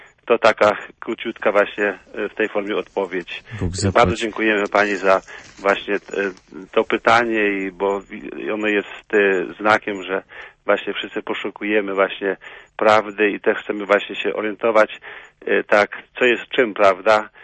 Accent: Chuciska, Subcarpathian Voivodeship, Poland; born there; pozdrawiam mieszkańców Chuciska, gdzie się urodziłem.

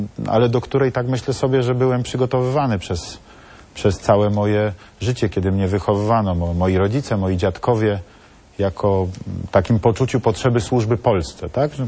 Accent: Kraków, Lesser Poland, Poland; also born or lived in Stary Sącz; wychowałem się w Krakowie, całe moje dzieciństwo spędziłem w Krakowie, no troszkę w Starym Sączu, bo tam stamtąd pochodzi mój tata i tam mieszkali moi dziadkowie, zresztą moja rodzina mieszka tam do dzisiaj.

